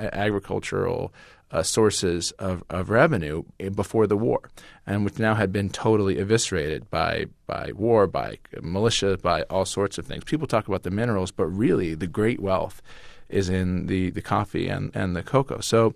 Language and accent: English; California, United States; I'm keenly aware of the fact that I am a guy from California